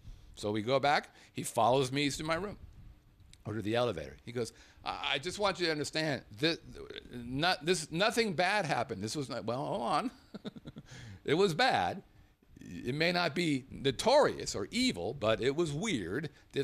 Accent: Las Vegas, Nevada, United States; I'm from Vegas.

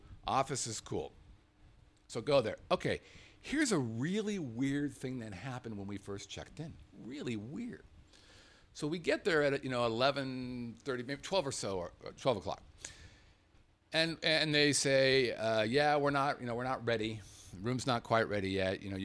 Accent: Las Vegas, Nevada, United States; I'm from Vegas.

